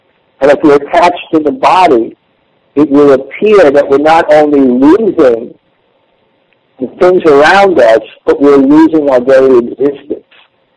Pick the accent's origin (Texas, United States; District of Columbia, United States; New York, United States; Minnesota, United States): New York, United States; when I was young, growing up in New York in high school, there was one beautiful girl that everyone was attached to.